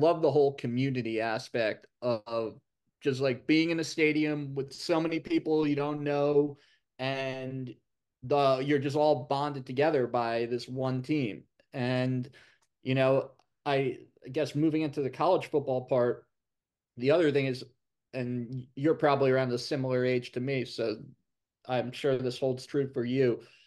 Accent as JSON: {"language": "English", "region": "New York", "country": "United States", "tie": "born or raised there", "said": "growing up in New York, as you know from having lived here for a bit, we have multiple teams in every pro sport."}